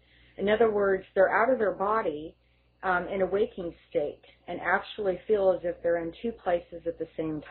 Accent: Oregon, United States; I'm from Oregon.

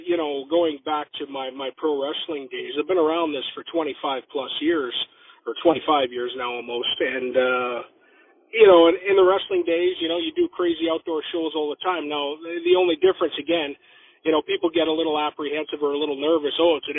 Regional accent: Winnipeg, Manitoba, Canada; growing up in Winnipeg, you know, in the territory days

